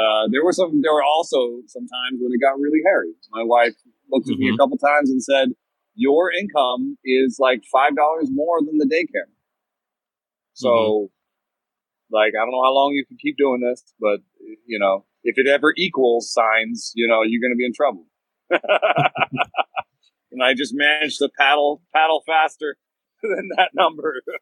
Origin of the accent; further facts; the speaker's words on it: Germany; also born or lived in Jamaica; now in United States; I immigrated to this country. I came from Germany and Jamaica to this country in 86.